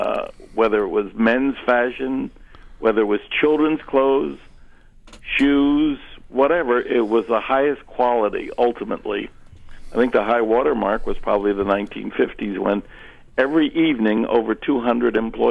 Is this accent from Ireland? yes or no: no; New Jersey, United States; I grew up in New Jersey